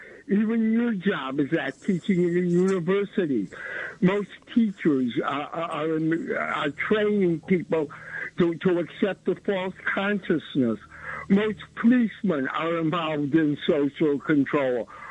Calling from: Williamsburg, United States; I'm calling from Williamsburg.

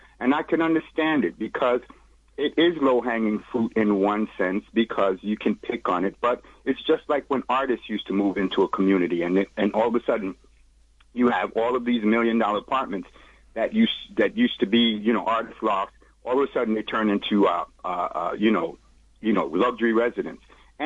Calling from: Brooklyn, New York, United States; I'm calling from Brooklyn.

